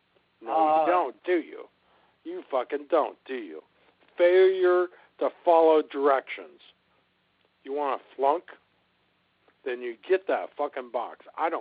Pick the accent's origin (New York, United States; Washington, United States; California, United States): California, United States; I'm from California, you're from New Jersey.